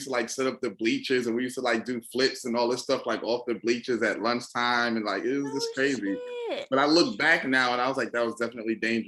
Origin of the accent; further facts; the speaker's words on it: Irvington, New Jersey, United States; I'm from Irvington, New Jersey. That's not where I reside now, but okay. I'm from Irvington, New Jersey.